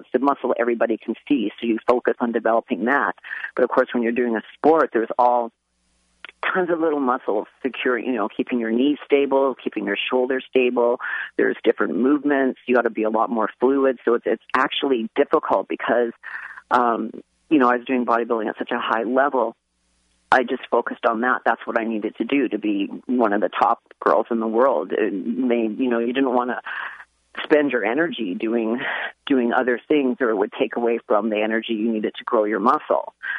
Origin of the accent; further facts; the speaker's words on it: Canada; now in United States; I'm actually Canadian.